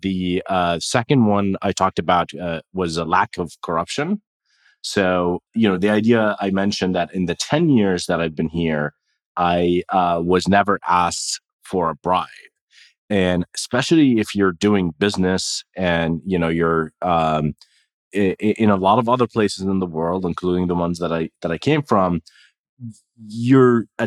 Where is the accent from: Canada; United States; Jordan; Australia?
Jordan; We're from Jordan. Grew up, I was born and raised in Jordan to immigrants. So we're multiple generations of immigrants. My father came from the West Bank, and his family from Palestine.